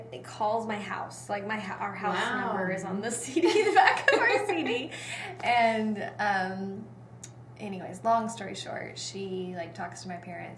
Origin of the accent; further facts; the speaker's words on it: Alabama, United States; Yeah, so I'm originally from Alabama.